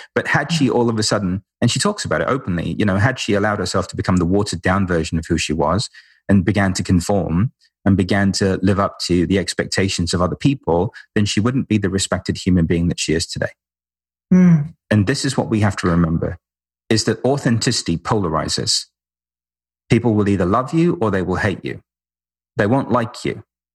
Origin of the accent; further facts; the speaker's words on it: London, United Kingdom; We're both from London, both lived in, you know, ashrams and have a very spiritual background